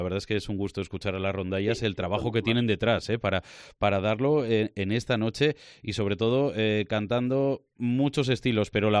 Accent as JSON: {"language": "Spanish", "town": "Ferrol", "region": "Galicia", "country": "Spain", "tie": "born there", "said": "Ferrol, Ferrol, donde yo nací"}